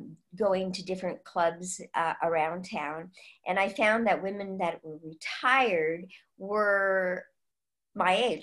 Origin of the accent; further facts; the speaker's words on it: San Francisco, California, United States; I was brought up in San Francisco in the 1950s. I wore white gloves when I went out to lunch with my mom in, you know, in the city.